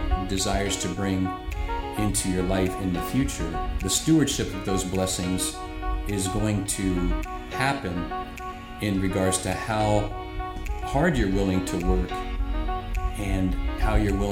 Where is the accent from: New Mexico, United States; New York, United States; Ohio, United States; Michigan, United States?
Ohio, United States; Wooster; now in Marysville, United States; being a lifelong Buckeye, growing up in Worcester, Ohio, and then being asked by the Powell Grace Church to come to Marysville in 2002 to plant a church. Been in Central Ohio now 18 years.